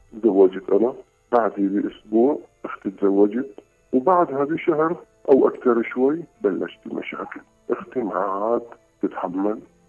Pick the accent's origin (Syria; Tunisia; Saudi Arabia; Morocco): Syria; تعرفي 1,400,000 عندنا بسوريا مبلغ بفترة وجيزة